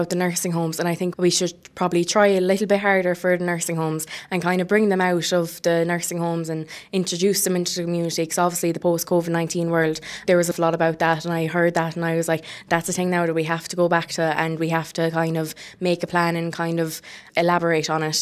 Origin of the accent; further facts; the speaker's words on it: Listowel, Munster, Ireland; I grew up in Listowel and I went to presentation primary as well in Listowel